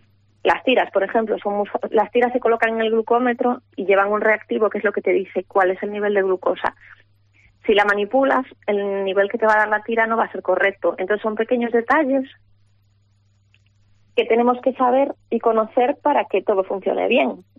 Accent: Galicia, Spain; yo que soy del sur, estoy en el norte de Galicia

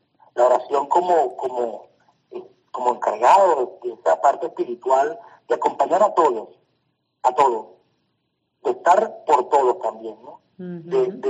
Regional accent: Calabozo, Guárico, Venezuela; yo en Calabozo, que es mi ciudad, ya donde yo nací, en mi pueblo, en la diócesis de Calabozo

